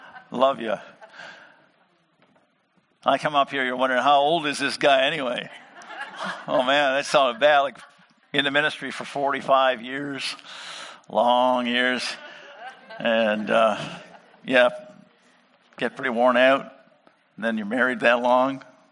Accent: Alberta, Canada; My wife came from Saskatchewan. I came from Alberta.

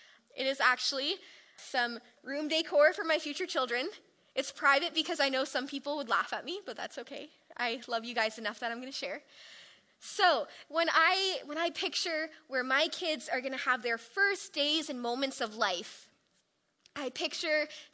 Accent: Toronto, Ontario, Canada; So from Toronto, I'm from Toronto, it seemed really, really small

